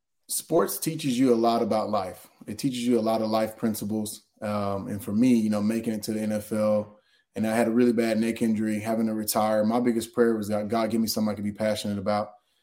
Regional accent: Texas, United States; So born and raised in East Texas, grew up with a single mom, very humble beginnings, learned hard work

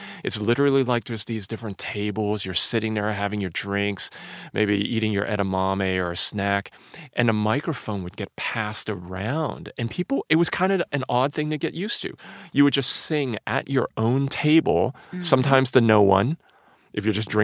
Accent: United States; you know, I am the American guy, the young guy that's here to sort of have some fun.

